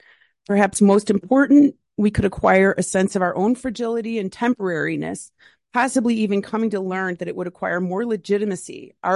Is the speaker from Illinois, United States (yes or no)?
yes; River Forest, Illinois, United States; I'm born and raised in River Forest and moved away for a few years.